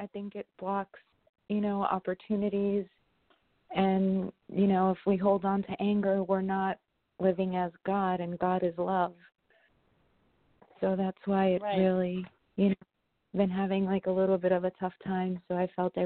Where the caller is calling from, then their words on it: New York, United States; I'm in New York.